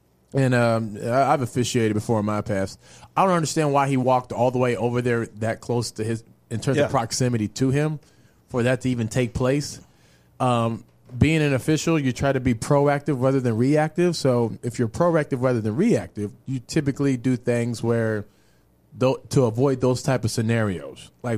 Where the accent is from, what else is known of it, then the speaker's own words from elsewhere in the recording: Los Angeles, California, United States; now in Louisville, United States; And I grew up driving in Los Angeles.